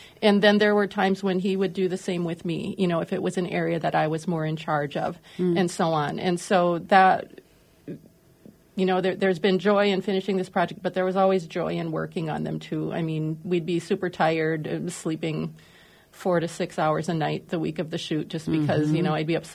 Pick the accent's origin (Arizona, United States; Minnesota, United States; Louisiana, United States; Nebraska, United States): Minnesota, United States; I am Minnesotan, born and raised, lived here most of my life